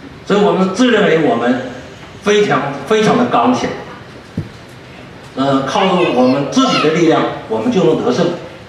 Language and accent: Chinese; China; 我在国内是在部队大院长大，父母都是老兵。那么从小呢，就17岁就当了兵，